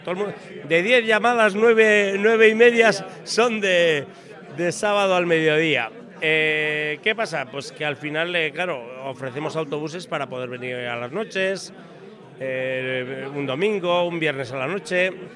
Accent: Vitoria-Gasteiz, Basque Country, Spain; born there; Yo soy nacido en Gasteiz

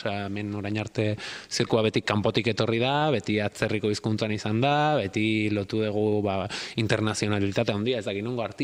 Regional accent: Zarautz, Basque Country, Spain; ni zarauztarra naiz, eta hemen Gipuzkoan ontara dedikatzeko

